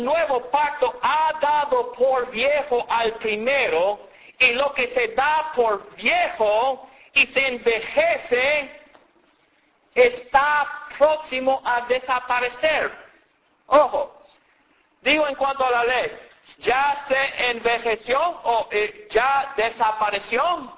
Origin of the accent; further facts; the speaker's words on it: Alabama, United States; Y donde me crié allá en Alabama, todas las mesas para la cena tenían eso del frente.